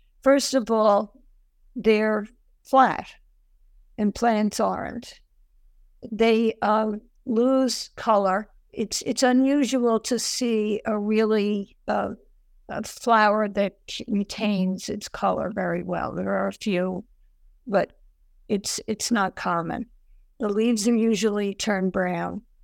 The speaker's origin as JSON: {"language": "English", "country": "Ireland", "said": "I have trouble with H's because I'm Irish"}